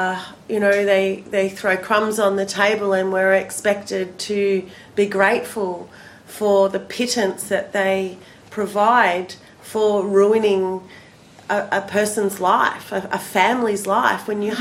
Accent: Victoria, Australia; We have a truth-telling process that's just winding up in what is now called Victoria, in my home state.

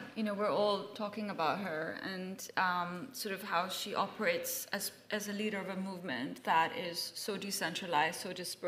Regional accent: Islamabad, Islamabad Capital Territory, Pakistan; I'm half Indian, half Pakistani. I grew up in Islamabad in the war on terror

